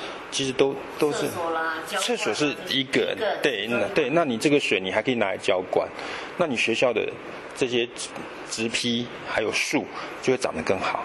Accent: northern Taiwan, Taiwan; 我北部人，对对，然后房子也不多

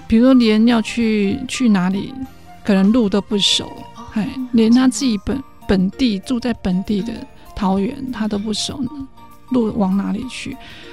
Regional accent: China; 因为尤其我们就是中国人

